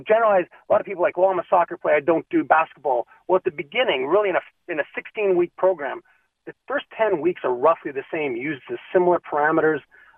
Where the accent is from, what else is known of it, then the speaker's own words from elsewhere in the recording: Edmonton, Alberta, Canada; Ironically, when I moved back, I grew up in Edmonton, and when I came back to Edmonton